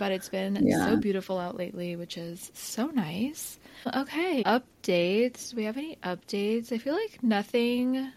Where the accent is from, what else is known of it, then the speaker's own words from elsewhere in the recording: Arizona, United States; I'm from Arizona and the school districts there are so interesting.